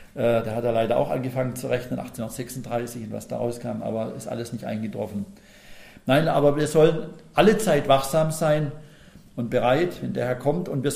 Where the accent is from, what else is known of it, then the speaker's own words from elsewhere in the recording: Pforzheim, Baden-Württemberg, Germany; Und die Dekanin, zum Beispiel in Pforzheim, hat es wiederholt beim ersten Christopher Street Day in meiner Heimatstadt.